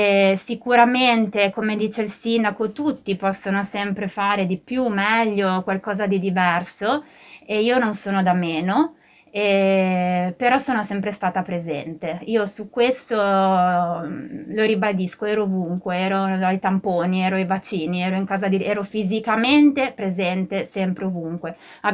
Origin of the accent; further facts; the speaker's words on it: Milan, Lombardy, Italy; born there; now in Tolmezzo, Italy; Io sono nata a Milano e vivo felicemente a Tolmezzo da 20 anni, l'ho scelta, ok?